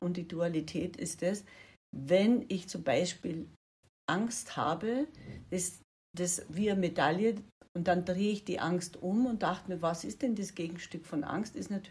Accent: Bad Reichenhall, Bavaria, Germany; Ich komme noch aus Bad Reichenhall. Ich werde dieses Jahr umziehen.

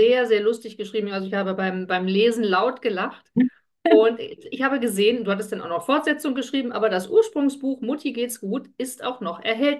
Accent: Rhineland, Germany; da komme ich als Rheinländerin.

